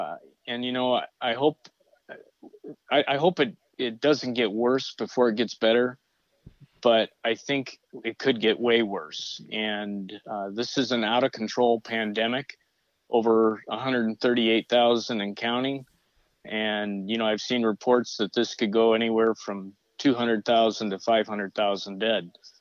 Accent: Midwest, United States; now in Spokane, United States; I grew up in the Midwest. I got transferred to Spokane over 30 years ago with a national retail company.

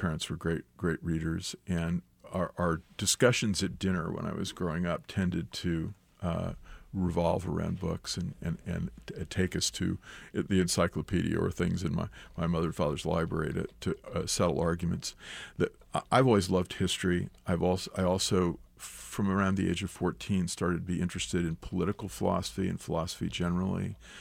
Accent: Missouri, United States; I like to say I'm a completely uncured Missouri ham.

